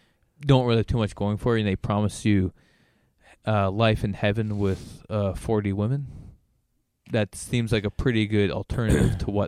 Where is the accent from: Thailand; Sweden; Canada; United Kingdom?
Canada; now in United States; I mean, I'm from Canada, so it wasn't as rigorous as probably other people have to go through